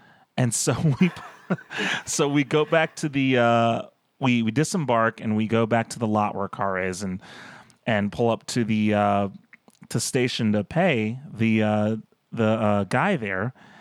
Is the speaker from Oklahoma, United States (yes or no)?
no; Missouri, United States; Well, and I'm from Missouri, so I'm like, what the hell is a clam? Like, I'm not going to eat clams in Missouri.